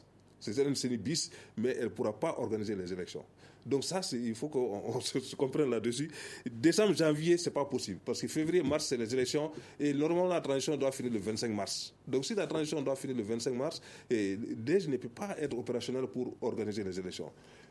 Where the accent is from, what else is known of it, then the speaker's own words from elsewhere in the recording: Mali; Nous sommes tous des Maliens